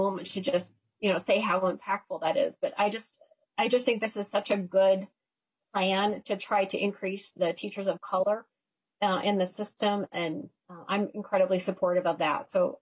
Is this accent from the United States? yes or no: yes; Bagley, Minnesota, United States; I grew up in Bagley and surrounded by three reservations and had multiple classmates that were Native American